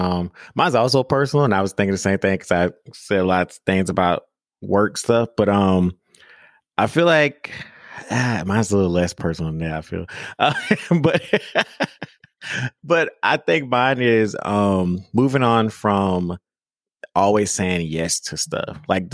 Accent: the South, United States; And I'm just like, yeah, but I'm from the South, but it's like so many different people and dialects in America.

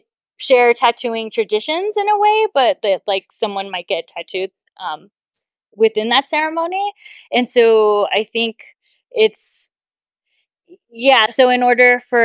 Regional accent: Los Angeles, California, United States; like I grew up in Los Angeles, and so I definitely had some issues with like my identity and trying to like figure out and like, oh, I'm just an urban Indian.

